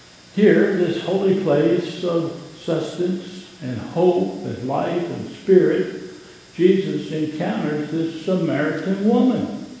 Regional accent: Pennsylvania, United States; Now, when I was growing up in Pennsylvania, we had a lot of those kind of things, the springs

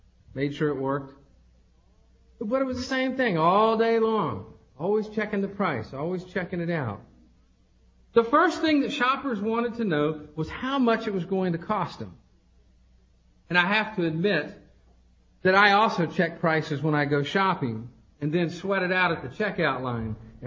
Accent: Palatka, Florida, United States; in my hometown in Palatka.

